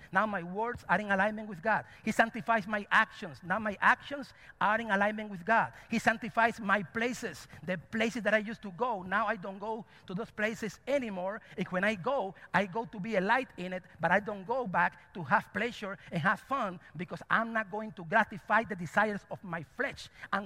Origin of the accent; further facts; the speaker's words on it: Cuba; I'm from Cuba. I love mangoes.